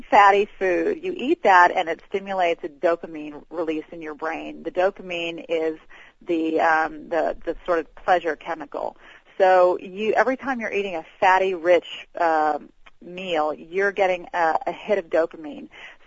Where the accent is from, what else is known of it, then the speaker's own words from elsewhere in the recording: Georgia, United States; I grew up in the South. I'm a Georgia girl, and we had chicken fried steak and barbecued ribs